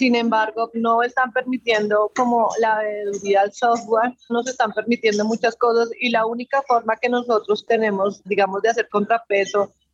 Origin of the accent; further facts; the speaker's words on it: Colombia; somos millones los colombianos que ya estamos pidiendo un cambio